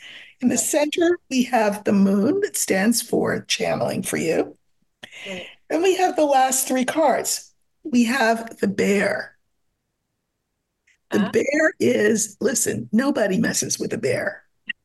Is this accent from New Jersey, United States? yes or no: yes; New Jersey, United States; now in California, United States; I'm coming from New Jersey, but now I live in California